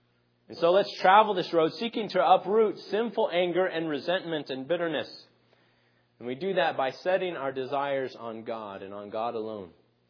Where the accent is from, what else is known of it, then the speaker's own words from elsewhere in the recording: Phoenix, Arizona, United States; When I was growing up in Phoenix, I worked off and on for an elderly man